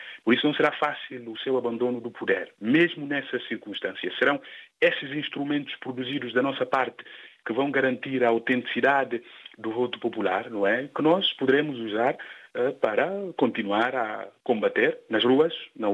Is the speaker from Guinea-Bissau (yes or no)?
yes; Guinea-Bissau; é uma convicção alimentada na responsabilidade que temos enquanto guineenses e africanos de transformar o nosso país para melhor vivermos nele.